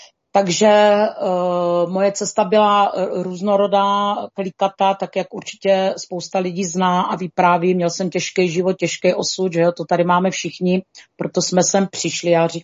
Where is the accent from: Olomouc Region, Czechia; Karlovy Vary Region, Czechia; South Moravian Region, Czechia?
South Moravian Region, Czechia; Přibice; jsem z Jižní Moravy, kousek od Pálavy, z malé vesnice Přibice, kde působím teda od narození. Je mi 56 let